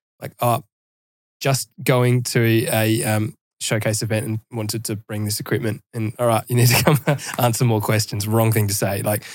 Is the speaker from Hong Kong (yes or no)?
no; Adelaide, South Australia, Australia; I'd probably lost a bit of support from my hometown here in Adelaide